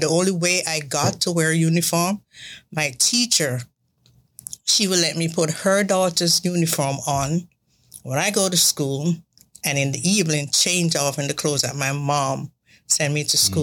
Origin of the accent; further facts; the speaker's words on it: Jamaica; It can be hard, especially if you're from the inner city, like where I was.